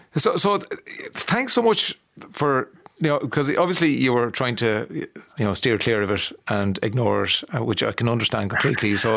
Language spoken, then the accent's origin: English; Bessborough, Munster, Ireland; born there; I'm 50 years of age. I was born in Bessborough, like PJ.